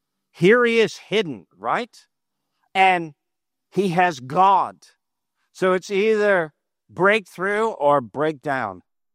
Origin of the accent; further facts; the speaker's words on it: Toronto, Ontario, Canada; also born or lived in United States; we were living in a home when we moved to America. We lived in America for 20 years. We're from Toronto, Canada. And when we lived in America, we lived in Florida for a season.